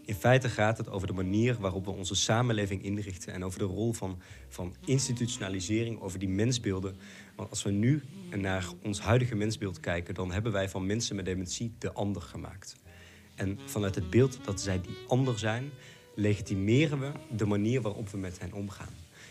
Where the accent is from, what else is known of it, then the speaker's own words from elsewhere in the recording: Netherlands; En dat horen we heel graag van onszelf als Nederlanders.